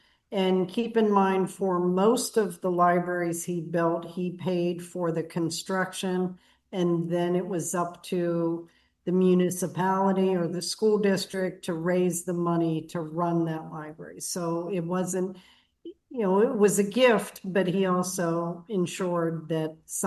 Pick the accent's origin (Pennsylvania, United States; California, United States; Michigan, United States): Pennsylvania, United States; North Braddock; I know I grew up in North Braddock, so I remember using the library